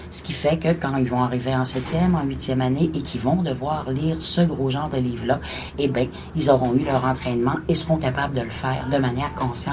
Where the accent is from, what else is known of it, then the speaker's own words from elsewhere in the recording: Quebec, Canada; c'est une expression consacrée chez nous au Québec